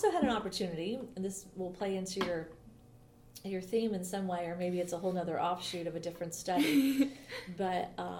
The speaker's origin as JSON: {"language": "English", "town": "Loganton", "region": "Pennsylvania", "country": "United States", "tie": "born or raised there", "said": "I grew up in Loganton."}